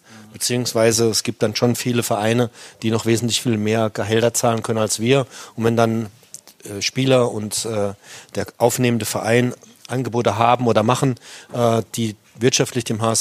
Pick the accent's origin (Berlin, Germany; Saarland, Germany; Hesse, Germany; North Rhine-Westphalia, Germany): Saarland, Germany; now in Hamburg, Germany; Mittlerweile nehme ich auch wieder Französischunterricht hier in Hamburg, weil ich bin ja im Saarland groß geworden, da war es die zweite Fremdsprache.